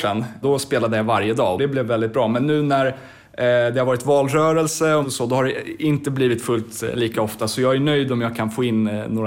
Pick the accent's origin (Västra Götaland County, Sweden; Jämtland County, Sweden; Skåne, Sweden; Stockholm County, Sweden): Stockholm County, Sweden; Lidingö; Jag var uppvuxen på Lidingö, jag vet inte om jag nämnde det tidigare.